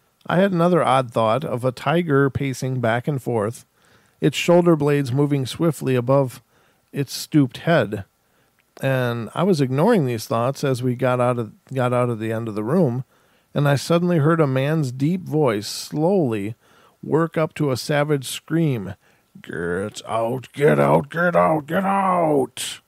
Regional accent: Minnesota, United States; I'm from Minnesota.

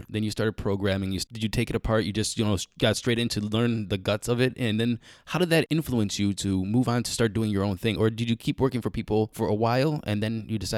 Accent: Cleveland, Ohio, United States; You know I'm from Cleveland, yeah?

